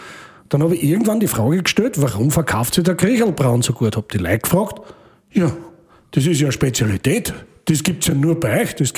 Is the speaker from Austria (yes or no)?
yes; Lower Austria, Austria; bei uns im Waldviertel